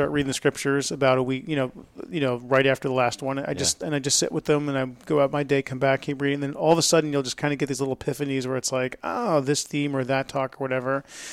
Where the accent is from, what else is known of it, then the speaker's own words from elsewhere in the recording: New York, United States; So as Father Michael said earlier, I'm from New York.